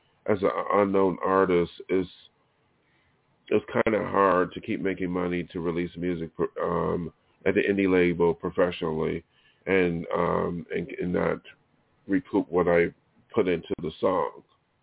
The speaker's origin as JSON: {"language": "English", "region": "New York", "country": "United States", "tie": "born or raised there", "said": "So I chose Hollywood, even though New York City is in my home state."}